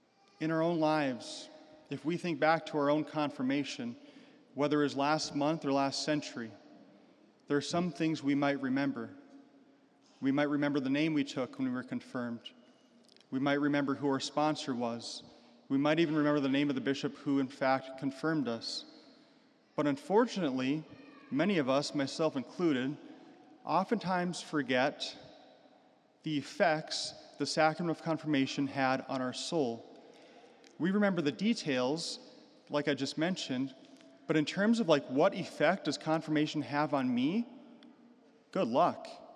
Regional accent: Williston, United States; When I was growing up in Williston, if we saw the bishop, it was a big deal.

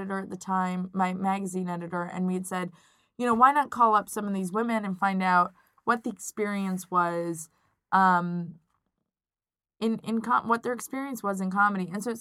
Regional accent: New York, United States; but I grew up in New York. I went to an arts high school.

